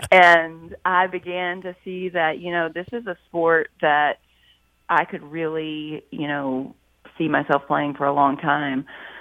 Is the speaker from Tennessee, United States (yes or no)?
yes; Nashville, Tennessee, United States; I'm actually from Nashville.